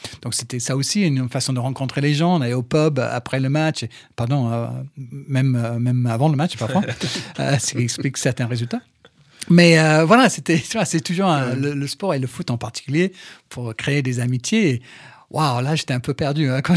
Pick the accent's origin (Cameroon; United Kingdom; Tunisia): United Kingdom; Manchester, North West England; now in France; Ce qui m'a surpris dans un premier temps, c'est que je venais de Manchester.